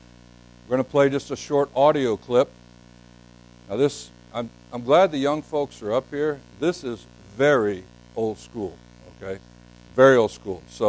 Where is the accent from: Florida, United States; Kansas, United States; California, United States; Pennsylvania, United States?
Florida, United States; I am from Florida.